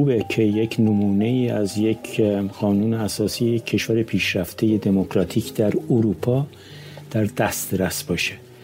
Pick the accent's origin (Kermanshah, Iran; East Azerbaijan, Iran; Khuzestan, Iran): East Azerbaijan, Iran; Tabriz; moved away as an adult; من 20 ساله بودم، از تبریز هم اومدم، شروع کردیم به تحصیل تو دانشگاه